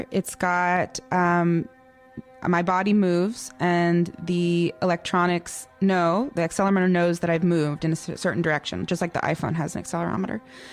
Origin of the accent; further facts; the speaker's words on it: California, United States; born there; as a diasporic Lakota person, because I was born in California and my the Oglala Lakota live in South Dakota.